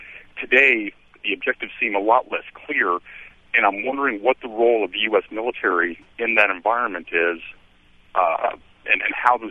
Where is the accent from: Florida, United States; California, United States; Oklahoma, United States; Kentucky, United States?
Florida, United States; Tampa; I was born and raised in Tampa, very, very familiar with MacDill.